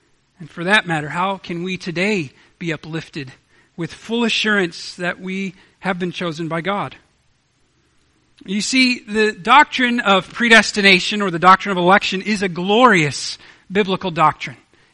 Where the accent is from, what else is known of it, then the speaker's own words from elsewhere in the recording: St. Louis, Missouri, United States; the church I grew up in St. Louis